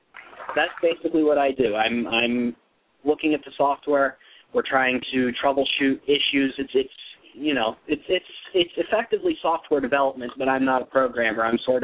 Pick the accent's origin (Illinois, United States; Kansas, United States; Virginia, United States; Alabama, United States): Virginia, United States; I grew up in Virginia from the time I was mm-hmm. six. I went to the University of Virginia, and until I moved to Tennessee to work at Lucan, I basically lived in Virginia.